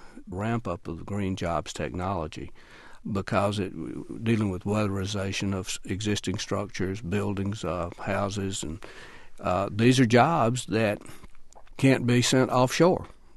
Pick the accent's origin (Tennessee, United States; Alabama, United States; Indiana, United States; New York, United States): Alabama, United States; Eufaula; from Eufaula, Alabama. We're a little less than 15,000, located in the southeast corner of Alabama on the Georgia line, known around the country, thankfully, for excellent bass fishing.